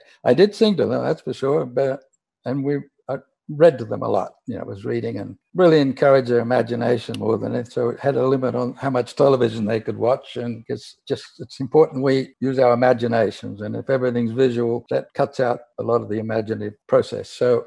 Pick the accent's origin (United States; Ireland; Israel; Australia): Australia; born there; I was born in Australia, of course, and went overseas after I did my national service. So when I came back to live in Australia